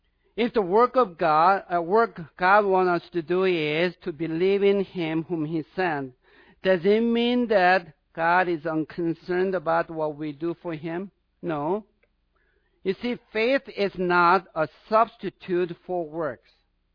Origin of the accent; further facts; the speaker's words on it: South Korea; English is a second language; You know, just side note, I'm from South Korea.